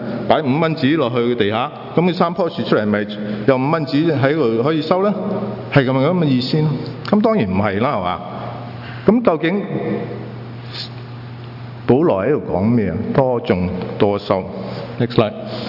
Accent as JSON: {"language": "Cantonese", "country": "China", "said": "咁我哋中國人都話啦，種瓜得瓜，又種豆得豆"}